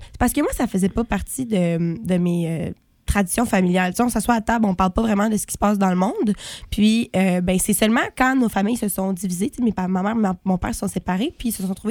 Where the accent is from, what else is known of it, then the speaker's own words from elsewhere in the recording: Gatineau, Quebec, Canada; Parce que nous, on vient de Gatineau, là.